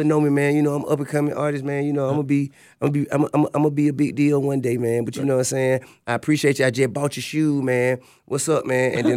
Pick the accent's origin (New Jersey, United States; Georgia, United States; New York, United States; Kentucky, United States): Georgia, United States; Bankhead; I'm from Bankhead, Sean.